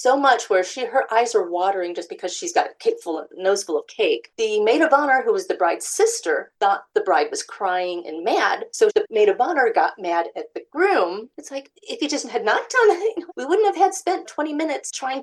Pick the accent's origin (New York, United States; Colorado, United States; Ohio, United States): Ohio, United States; I grew up in Northern Ohio, and at weddings, seeing the dollar dance was more of a common thing. But life brought me to Southwest Ohio